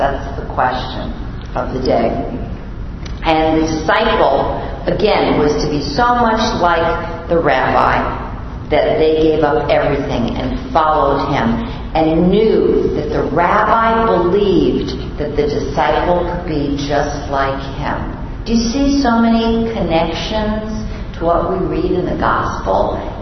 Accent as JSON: {"language": "English", "town": "Bronx", "region": "New York", "country": "United States", "accent": "Bronx", "said": "I'm just probably using my Bronx accent."}